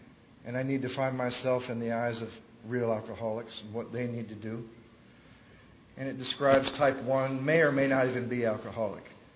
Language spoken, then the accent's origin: English; Battle Creek, Michigan, United States; born there; I was born in Battle Creek, Michigan. Not much of a town. Halfway between Detroit and Chicago. That's about what I was like. I was somewhere halfway between Detroit and Chicago.